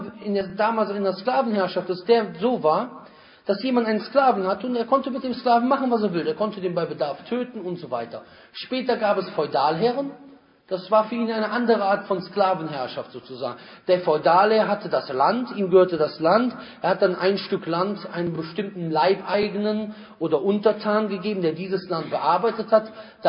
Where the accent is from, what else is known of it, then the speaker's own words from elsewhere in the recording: Rhineland, Germany; accent: Rhineland; Naja, aber mein Akzent, den kann man nie verstecken. Den hört man sogar, wenn ich Arabisch und Englisch rede. Da hört man sogar raus, dass ich aus dem Rheinland komme.